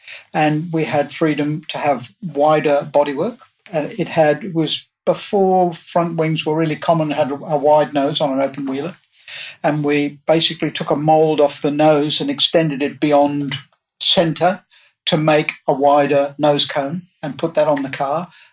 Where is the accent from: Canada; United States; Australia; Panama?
Australia; But I got involved with a lad who bought a UK car and brought it to Australia, where I grew up in Australia